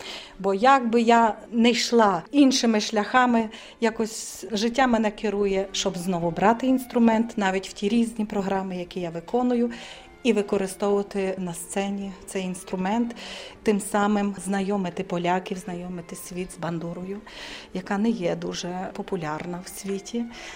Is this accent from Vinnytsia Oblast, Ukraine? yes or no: no; Drohobych, Lviv Oblast, Ukraine; moved away as an adult; now in Kraków, Poland; Походжу я з Західної України, з Дрогобичини. Рід мій взагалі починається з Івано-Франківщини. В Кракові я живу вже 15 років.